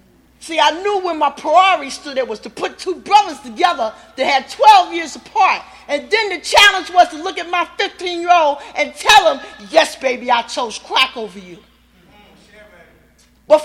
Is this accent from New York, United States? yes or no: yes; New York, United States; also born or lived in North Carolina; now in Randaman, United States; I was born in North Carolina but raised in New York. Ask me why God put me back in North Carolina in a little town called Randaman that rolls up at 7 o'clock p.m.